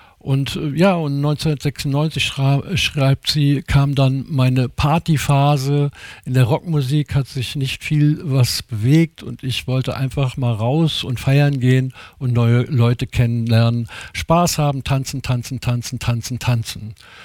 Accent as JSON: {"language": "German", "town": "Regensburg", "region": "Bavaria", "country": "Germany", "tie": "born or raised there", "said": "Ich bin, wie bereits erwähnt, in Regensburg an der Donau geboren und meine Eltern und Großeltern kommen aus der Oberpfalz und aus dem böhmischen Raum. Ich bin aufgewachsen mit den … bayerischer Volksmusik"}